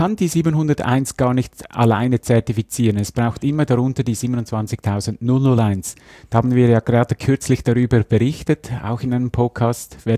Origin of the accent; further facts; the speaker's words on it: Switzerland; Bei uns in der Schweiz wäre das zum Beispiel die SAS, die da Mitglied ist, die Schweizerische Akkreditierungsstelle